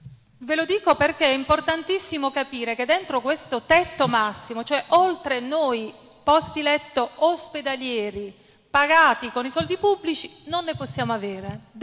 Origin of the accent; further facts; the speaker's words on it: Fano, Marche, Italy; Io vengo da Fano, quindi dall'area Vasta 1